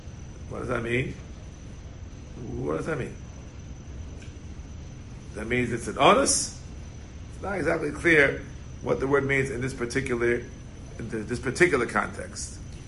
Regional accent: Queens, New York, United States; I'll give you secrets from growing up in Queens.

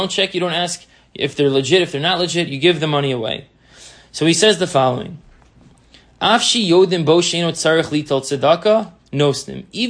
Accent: Teaneck, New Jersey, United States; Very often, for sure in Chicago, or growing up in Teaneck, I remember this also a little bit

